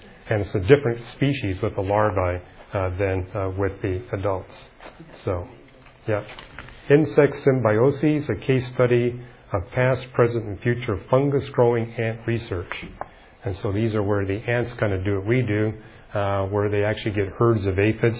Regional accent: British Columbia, Canada; You know, where I grew up in British Columbia, the weed that was impossible to kill was blackberries.

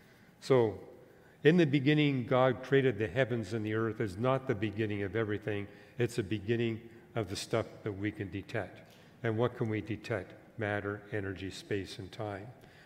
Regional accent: Canada; I was raised and educated in Canada.

